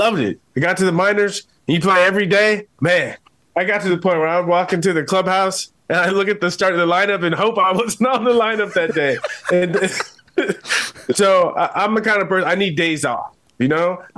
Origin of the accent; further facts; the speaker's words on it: San Diego, California, United States; So, you know, I grew up in San Diego. I was a huge Padres fan